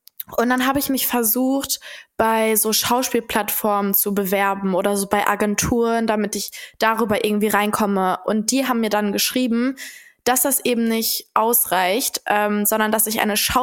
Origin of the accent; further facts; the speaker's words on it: Dortmund, North Rhine-Westphalia, Germany; Und ich komme ja selber aus Dortmund